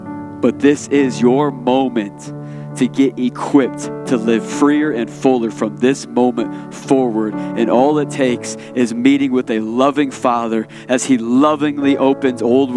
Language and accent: English; Michigan, United States; Most of us, we grew up here in West Michigan.